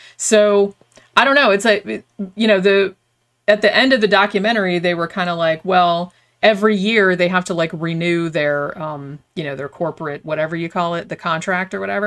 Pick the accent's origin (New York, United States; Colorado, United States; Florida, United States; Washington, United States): Florida, United States; Daytona Beach; because I grew up in Daytona Beach, and we didn't have a Blockbuster until probably like the 90s, like mid-90s, I want to say.